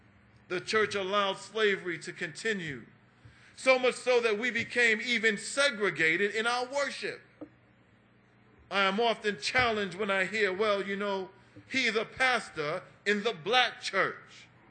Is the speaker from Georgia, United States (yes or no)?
no; New York City, New York, United States; I grew up in that era. I grew up in New York City, in Harlem, and the Panthers were very, very present.